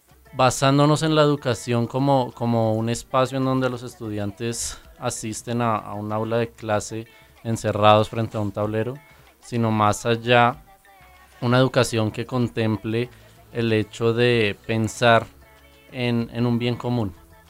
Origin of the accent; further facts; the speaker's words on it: Bogotá, Bogotá D.C., Colombia; yo tengo 25 años, soy bogotano, soy ingeniero industrial